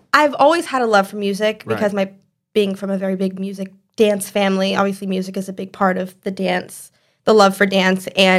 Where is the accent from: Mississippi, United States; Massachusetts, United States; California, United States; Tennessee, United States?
California, United States; now in Los Angeles, United States; I'm originally from the Bay Area.